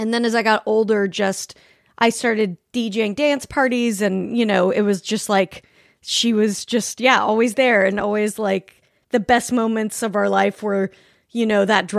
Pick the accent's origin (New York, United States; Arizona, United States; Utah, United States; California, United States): Utah, United States; Salt Lake City; I grew up in Salt Lake City. And, you know, obviously very conservative town. I wasn't Mormon, but everything I did was influenced by being in a, you know, super Mormon place.